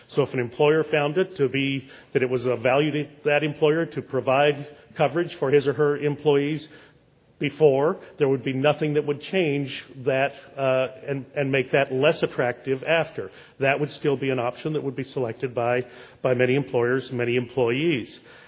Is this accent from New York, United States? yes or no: no; Washington, United States; So I'm from Washington.